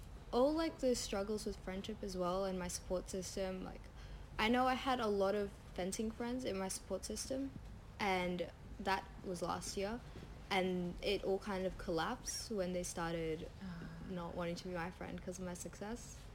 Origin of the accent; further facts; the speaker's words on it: Australia; Especially since I'm from Australia, I don't get much international experience.